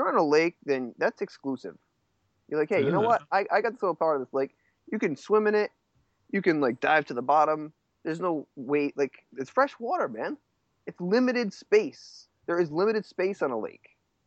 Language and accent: English; Texas, United States; Hey, I'm from Texas. I'm Southern American.